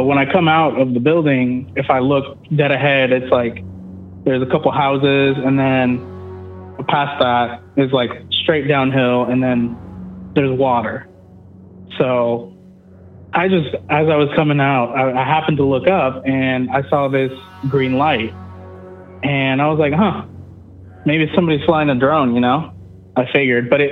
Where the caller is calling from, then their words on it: Seattle, Washington, United States; from Seattle.